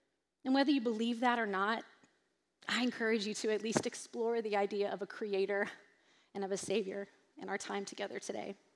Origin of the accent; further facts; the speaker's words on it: East Coast, United States; If you're from the East Coast, yay, I'm from the East Coast.